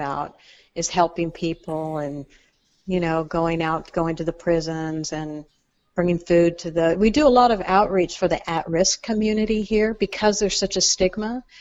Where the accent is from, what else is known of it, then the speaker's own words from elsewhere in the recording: Ventura, California, United States; I was born in Ventura, California. Uh-huh. So I'm a California native.